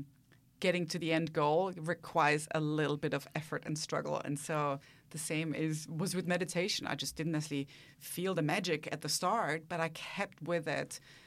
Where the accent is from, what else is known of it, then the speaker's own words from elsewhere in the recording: Austria; I mean, I come from Austria.